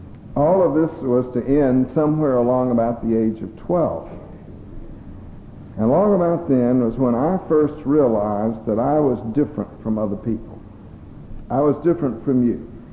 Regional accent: Atlanta, Georgia, United States; I was born and raised in Atlanta. I lived there almost all my life.

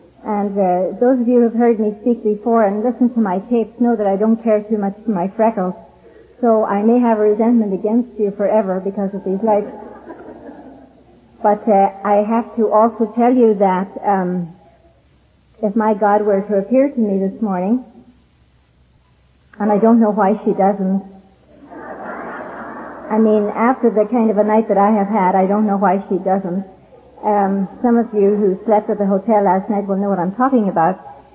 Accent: California, United States; I need to be honest since I come from California. So this, no offense to California

